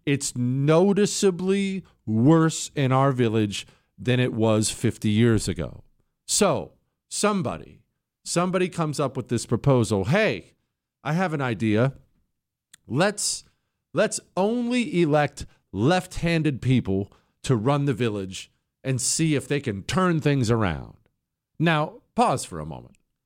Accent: Rust Belt, United States; I grew up in the Rust Belt. We are Rust Belt construction people.

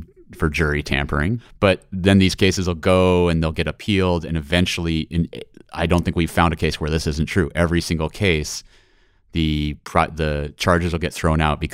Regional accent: Montana, United States; I am from Montana. I am allowed to say that.

